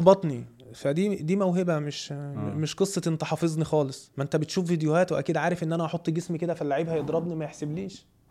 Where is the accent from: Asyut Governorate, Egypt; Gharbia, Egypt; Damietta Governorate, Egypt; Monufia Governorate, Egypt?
Monufia Governorate, Egypt; انا من اصلا من المنوفيه.